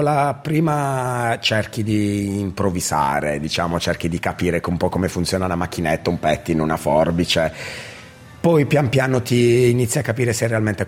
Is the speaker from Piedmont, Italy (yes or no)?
no; Mola, Apulia, Italy; now in Australia; nel nostro paesino, nel mio paesino di origine a Mola.